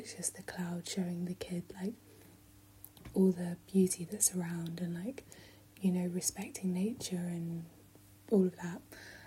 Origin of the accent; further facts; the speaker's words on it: Abergavenny, Wales, United Kingdom; I grew up in Abergavenny. Well, I grew up in the Hengai Valley, which is just outside of Abergavenny.